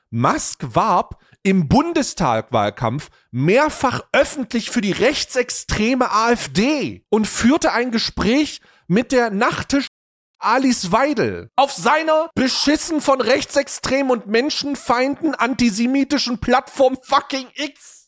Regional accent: Germany; Wir wissen, dass das ein Gruß ist, weil wir sind Deutsche, we know.

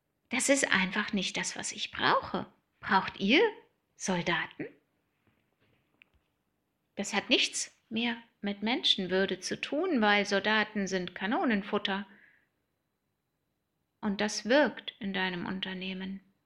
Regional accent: Germany; die verrückte Personalerin aus Berlin und Brandenburg.

